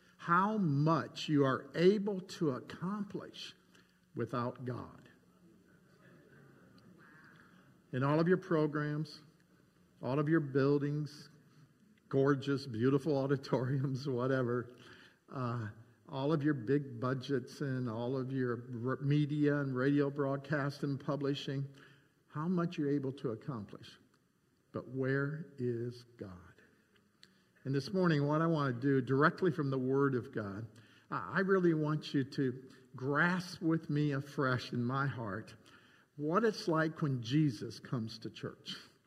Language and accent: English; Michigan, United States; I'm from Southwest Michigan. We're real close to Lake Michigan and a huge body of water there and a lot of salmon.